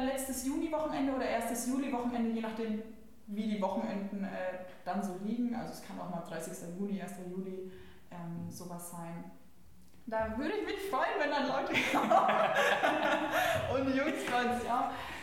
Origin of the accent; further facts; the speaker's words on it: Randersacker, Bavaria, Germany; Da lobe ich jetzt mal meine Winzer aus Randersacker, aus meinem Heimatort.